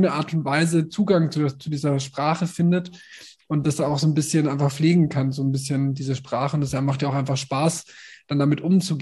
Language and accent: German; Nuremberg, Bavaria, Germany; ich kann leider nicht gut Fränkisch. Ich komme aus Nürnberg. Da gab es das an der Schule nicht.